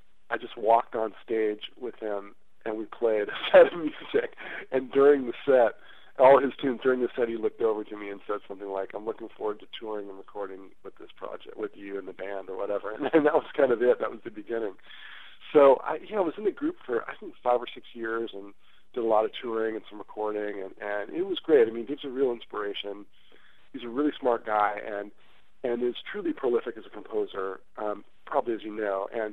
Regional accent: California, United States; I grew up playing in my father's band and playing those different styles all the time. You know, growing up in the Bay Area during that time … was, you know, such a popular band

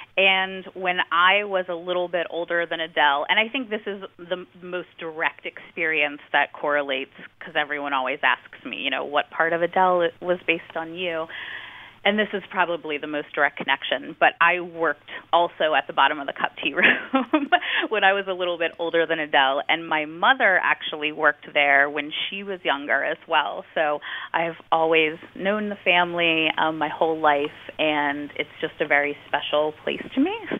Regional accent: New Orleans, Louisiana, United States; So I didn't know a ton about fantasy, but I grew up in New Orleans. I love ghost stories.

